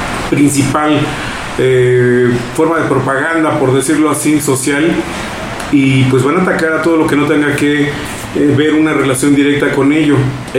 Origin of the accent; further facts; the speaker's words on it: Mexico; Esto es algo fundamental para poder vivir como mexicanos.